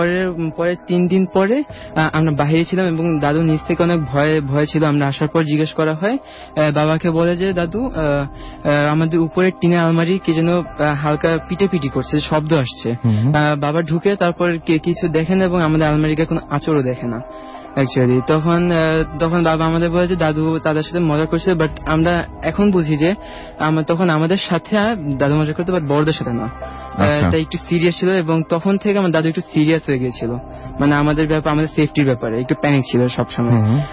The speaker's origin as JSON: {"language": "Bangla", "town": "Banglamotor", "region": "Dhaka Division", "country": "Bangladesh", "said": "আমি বাংলামোটর থেকে এবং বাংলামোটর থেকে এসেছি এখন।"}